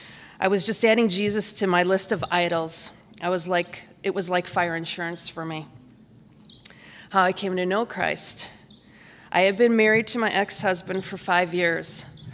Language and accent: English; Downers Grove, Illinois, United States; also born or lived in Romeoville, Illinois; I was born in Romeoville, Illinois, and lived there until I was 7 years old and moved to Downers Grove.